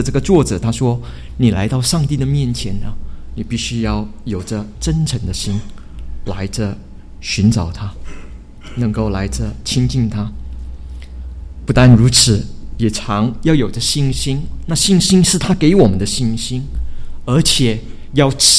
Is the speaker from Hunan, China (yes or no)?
no; Chaozhou, Guangdong, China; 我是潮州人啊